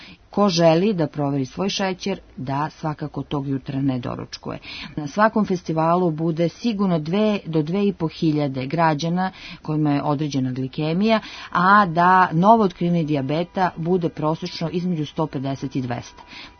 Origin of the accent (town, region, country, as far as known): Serbia